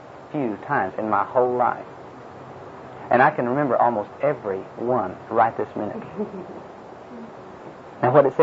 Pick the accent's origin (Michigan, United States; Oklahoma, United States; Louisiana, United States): Oklahoma, United States; Chickasha; Now, here I am from Chickasha, Oklahoma.